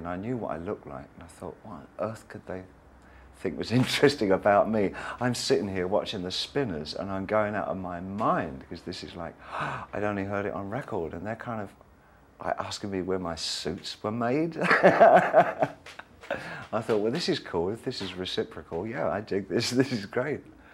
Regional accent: England, United Kingdom; a real humanist and a really spiteful sense of humor, which of course, being English, I adored.

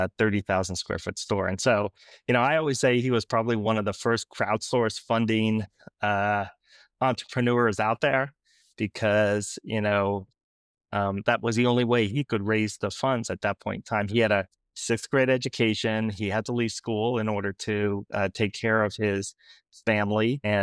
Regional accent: New York, United States; So in Orange County, New York. So my grandfather started a corner grocery store in a little town called Florida, New York, which is a little hamlet.

